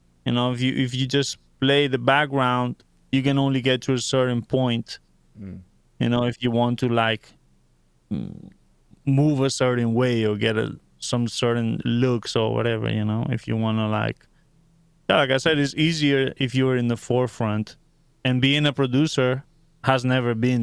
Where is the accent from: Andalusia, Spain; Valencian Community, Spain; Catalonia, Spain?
Valencian Community, Spain; Valencia; keep in mind, like I said, that I'm from Valencia, Spain.